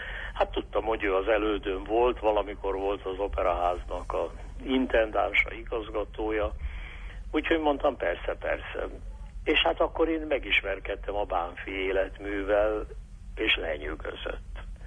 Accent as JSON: {"language": "Hungarian", "country": "Hungary", "said": "hát érthető módon magyar vagyok, a magyar kultúra elkötelezett híve vagyok"}